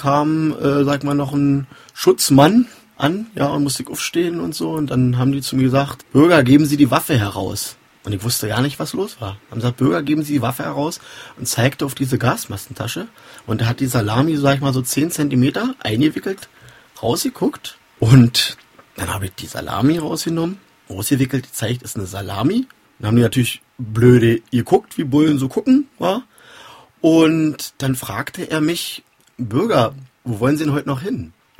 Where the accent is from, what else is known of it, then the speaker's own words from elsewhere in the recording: Teltow, Brandenburg, Germany; also ich komme ursprünglich aus Teltow zum Alex gefahren.